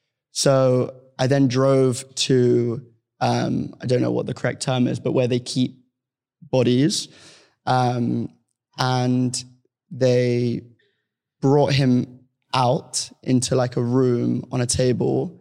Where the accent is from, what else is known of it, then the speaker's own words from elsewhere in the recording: London, United Kingdom; growing up in London